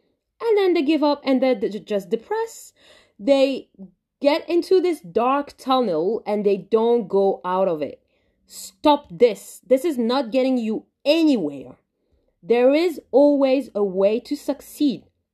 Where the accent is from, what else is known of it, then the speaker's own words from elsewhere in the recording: France; now in London, United Kingdom; I am a tan-skinned Muslim woman born and bred in France. The unfortunate reality is that discrimination and racial brutality were a part of my day-to-day. Thankfully, I decided to move to London, where difference is more accepted.